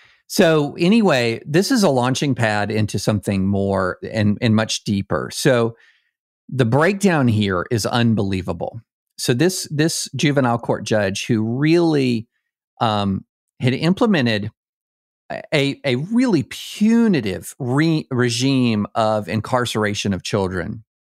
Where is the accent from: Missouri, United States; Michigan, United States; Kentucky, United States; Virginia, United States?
Kentucky, United States; I grew up in Kentucky and guys got in fights, especially when you were in elementary school.